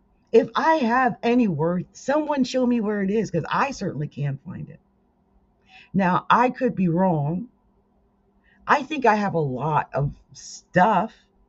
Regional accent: New Jersey, United States; accent: Jersey; And I'm sorry I talk the way I do, but I'm from Jersey. Okay? I'm from Jersey. And what you're hearing is Jersey.

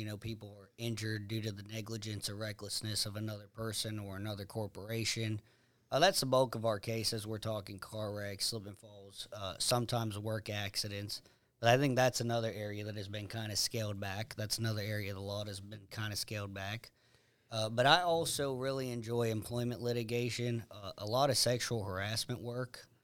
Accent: Zambia; now in Canada; Yeah, I always did. Growing up in Zambia.

